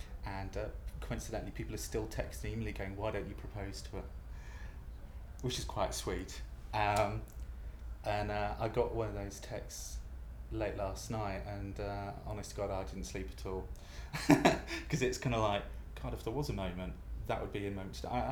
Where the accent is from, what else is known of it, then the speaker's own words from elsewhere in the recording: Ludlow, West Midlands, United Kingdom; Scottish family, I was born and bred in Shropshire in the West Midlands, born in a lovely town called Ludlow. My parents came south.